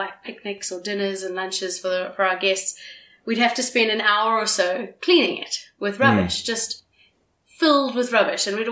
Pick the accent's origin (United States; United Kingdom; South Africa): South Africa; I'm South African.